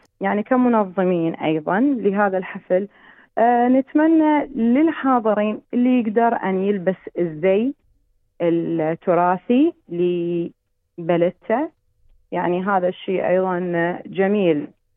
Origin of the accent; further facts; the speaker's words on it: Baghdad, Baghdad Governorate, Iraq; moved away as an adult; now in Australia; لما طلعت من العراق من بغداد تحديدا قسرا، ما كان الموضوع يعني قراري